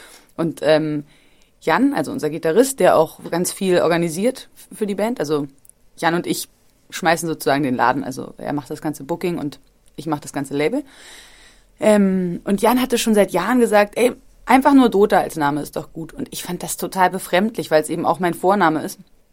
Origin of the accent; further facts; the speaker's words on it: Berlin, Germany; Ich bin in Berlin geboren und ich habe da immer gelebt